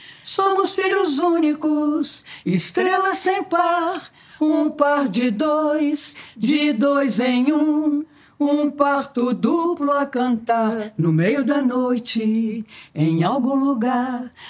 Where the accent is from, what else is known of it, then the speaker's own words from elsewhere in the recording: Minas Gerais, Brazil; ah, mas só que nós somos mineiros, nós chegamos no Rio